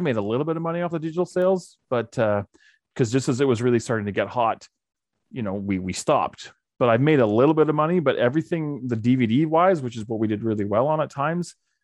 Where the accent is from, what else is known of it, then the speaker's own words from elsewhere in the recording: Calgary, Alberta, Canada; moved away; Born and raised in Calgary. It's just all I've ever known.